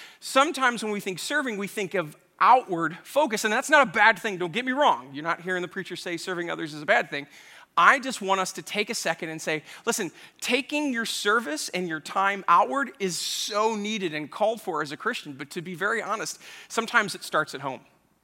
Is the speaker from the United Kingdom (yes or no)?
no; United States; I think as an American, sometimes I look at the situation and say, well, I mean, obviously, I'm a big deal.